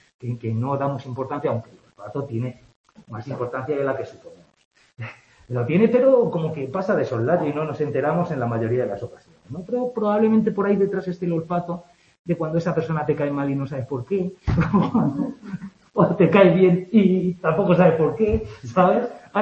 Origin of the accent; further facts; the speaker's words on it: Madrid, Community of Madrid, Spain; Es como los madrileños que nos creemos que no tenemos acento y va afuera y dicen, ¿qué acento tienes? Uy, madre. En Madrid tenemos acento